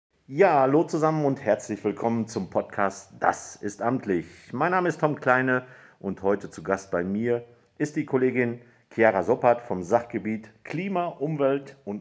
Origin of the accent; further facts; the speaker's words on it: North Rhine-Westphalia, Germany; wie wir Sauerländer fragen